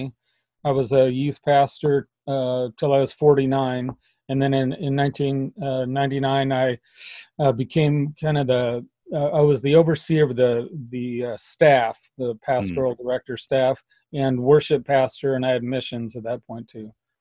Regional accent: Portland, Oregon, United States; I grew up here in Portland, and so we got here in the early 50s

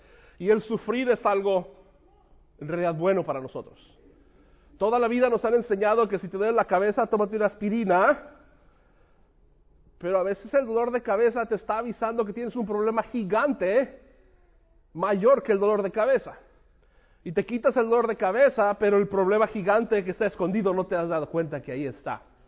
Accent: Guadalajara, Jalisco, Mexico; now in Lubbock, United States; Yo crecí en Guadalajara, millones de personas, ¿no?

